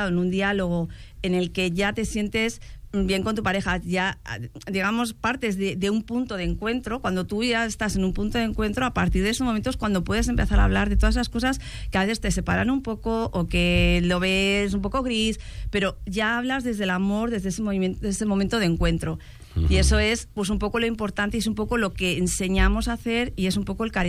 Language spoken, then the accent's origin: Spanish; Cornellà de Llobregat, Catalonia, Spain; nosotros somos de Cornellà